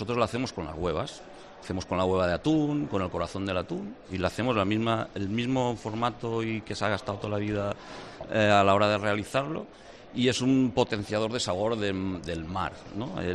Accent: Valencian Community, Spain; Yo soy valenciano, allí pues hemos pasado unos malos días.

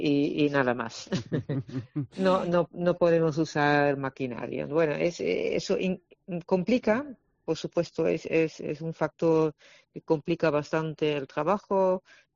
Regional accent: Netherlands; now in Málaga, Spain; somos holandaluces.

